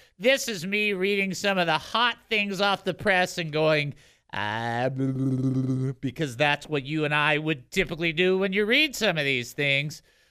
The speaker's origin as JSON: {"language": "English", "town": "Detroit", "region": "Michigan", "country": "United States", "tie": "born or raised there", "said": "being a person who's born and raised in Detroit and has a much better handle on some of the racial tension than people might think"}